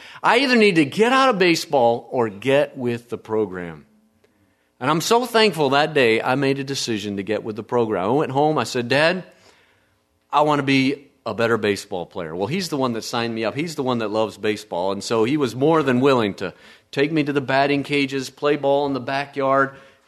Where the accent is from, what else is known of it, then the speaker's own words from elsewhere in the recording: Indiana, United States; I grew up in Indiana. Everybody plays basketball in Indiana. We play basketball in Indiana.